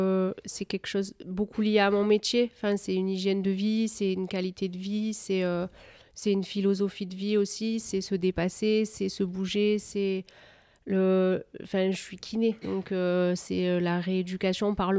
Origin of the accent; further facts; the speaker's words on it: Auvergne-Rhône-Alpes, France; now in Oraison, France; Je viens de l'Isère. Là, je suis à Oraison pour le travail et pour maintenant ma vie de couple.